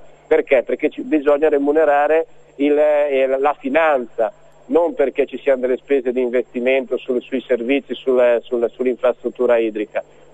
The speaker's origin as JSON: {"language": "Italian", "region": "Liguria", "country": "Italy", "said": "io provengo dalla Liguria, la Liguria è la regione dove il costo pro capite è più elevato d'Italia"}